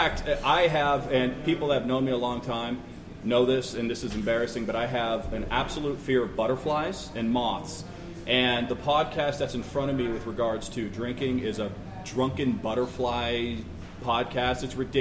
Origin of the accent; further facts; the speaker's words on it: California, United States; because I'm from Northern California. That's where I live now.